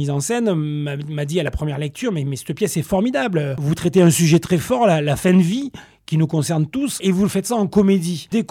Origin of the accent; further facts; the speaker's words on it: Toulouse, Occitanie, France; Moi, j'ai grandi au Mirail.